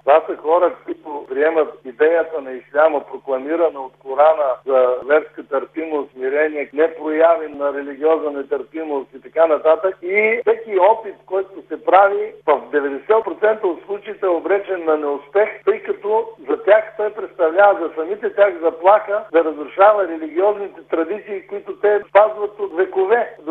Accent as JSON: {"language": "Bulgarian", "region": "Rhodopes", "country": "Bulgaria", "said": "Аз съм родопчанин, също познавам много добре района"}